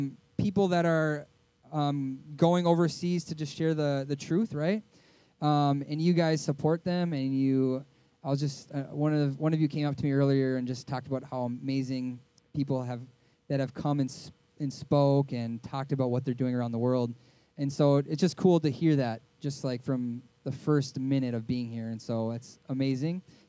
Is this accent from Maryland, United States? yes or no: no; Coon Rapids, Minnesota, United States; I grew up here in Minnesota. Coon Rapids, Minnesota is where I grew up, middle school, high school.